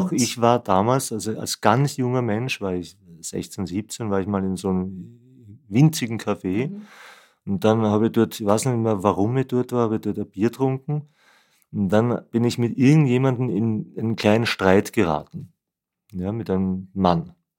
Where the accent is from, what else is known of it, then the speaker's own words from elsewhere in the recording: Vienna, Austria; Naja, ich bin Wiener. Bin in Wien geboren und aufgewachsen